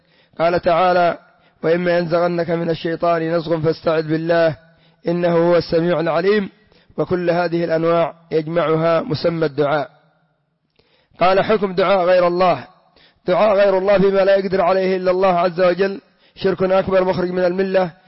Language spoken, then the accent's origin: Arabic; Yemen; وعندنا في اليمن الجبرتي والمساواة وابن عيسى والمحضار